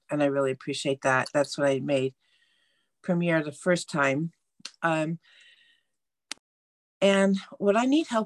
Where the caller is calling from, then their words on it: Auburn, California, United States; Auburn. Oh, sorry. Auburn, California. We're 40 miles northeast of Sacramento in the Sierra foothills.